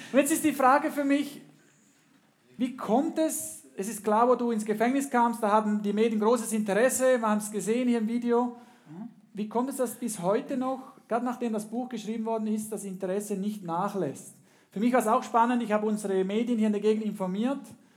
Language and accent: German; Panama; Ich bin in Panama aufgewachsen